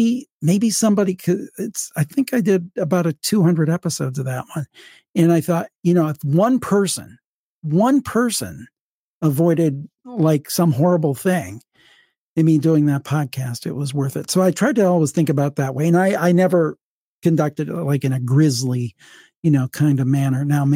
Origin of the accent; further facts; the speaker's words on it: Cleveland, Ohio, United States; he moved to my hometown of Cleveland, and he became safety director.